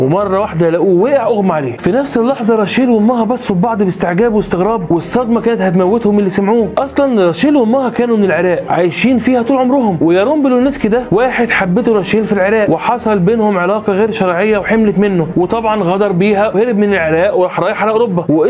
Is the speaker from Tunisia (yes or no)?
no; Egypt; المحرات زي ما بيقولوا عندنا في مصر